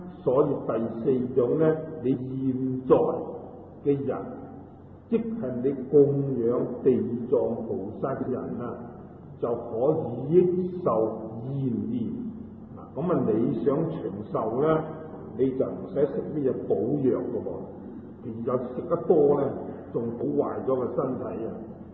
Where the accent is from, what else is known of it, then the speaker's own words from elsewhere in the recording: Guangdong, China; 咁我哋广东人如果话食萝卜啊，佢就话破气啦